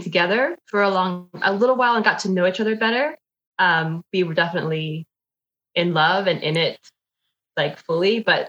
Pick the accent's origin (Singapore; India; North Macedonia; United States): United States; Alaska; And I'm from Alaska, didn't have a lot of Black culture growing up.